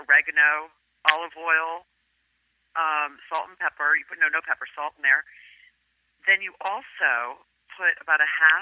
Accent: United States; just because we're growing up in America. They wanted to make sure that we spoke the language, that we knew where we were from, that we still had a connection with Greece.

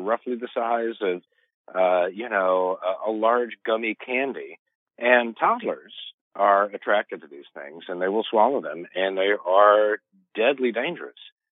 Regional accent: Memphis, Tennessee, United States; In Memphis, Tennessee, which is my hometown

